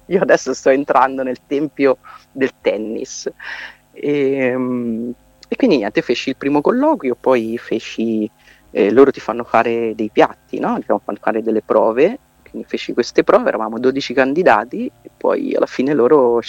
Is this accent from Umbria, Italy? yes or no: yes; Umbria, Italy; io sono umbra, quindi noi umbri abbiamo un po' radicata questa cosa, Francesco è proprio nel nostro sangue